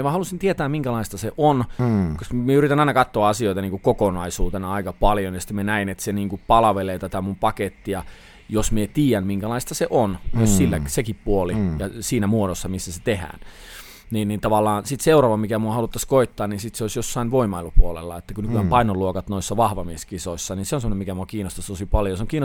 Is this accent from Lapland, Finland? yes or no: yes; Lapland, Finland; meillä Lapissa on aina ollut niin